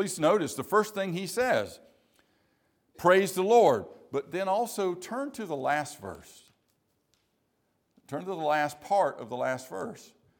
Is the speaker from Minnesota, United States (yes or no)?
no; South Carolina, United States; I'm from South Carolina. Ain't gonna happen.